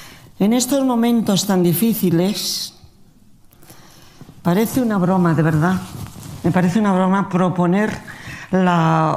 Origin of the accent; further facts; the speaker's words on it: Spain; Nosotros estamos en España y somos los españoles.